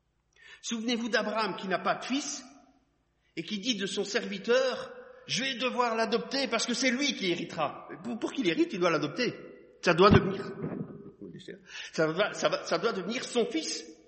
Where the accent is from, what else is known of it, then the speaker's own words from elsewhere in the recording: Liège, Wallonia, Belgium; Je suis originaire de Liège et j'y suis retourné pour une occasion particulière.